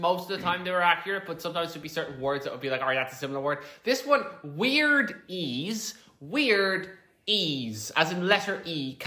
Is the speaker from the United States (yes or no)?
no; Ireland; I'm Irish. I should be able to do a Scottish accent.